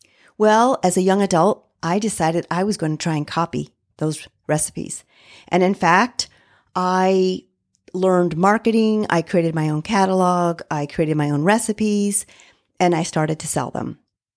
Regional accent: St. Louis, Missouri, United States; I grew up in St. Louis in the Central West End, and there, a few blocks from our home, was the most amazing little French chocolate candy store.

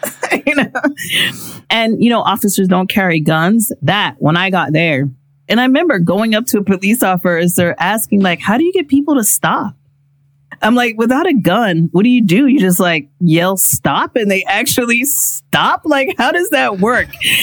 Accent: Los Angeles, California, United States; I'm from Los Angeles as well. Everybody's like, ooh, LA. Everybody loves LA, right? So yeah, I think the fact that I was from LA has always helped me, no matter where I've been.

